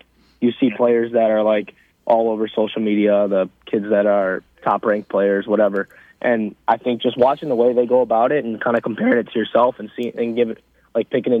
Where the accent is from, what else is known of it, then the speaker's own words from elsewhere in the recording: Wisconsin, United States; you know, I grew up in Wisconsin, so I'm used to the cold